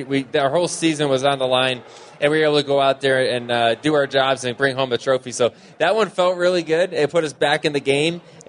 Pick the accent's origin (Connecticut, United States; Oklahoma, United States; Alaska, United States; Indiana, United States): Connecticut, United States; Middletown; I'm from Middletown, Connecticut.